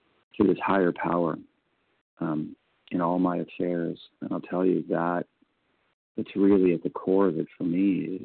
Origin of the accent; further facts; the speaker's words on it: California, United States; I'm from California.